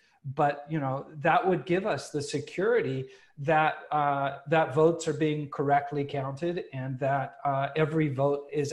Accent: United States; as an American who lives abroad right now

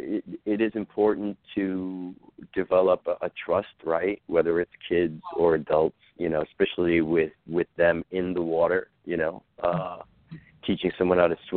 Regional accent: New York City, New York, United States; we lived in the Bronx. And, you know, growing up in the Bronx, it's not like you're around water

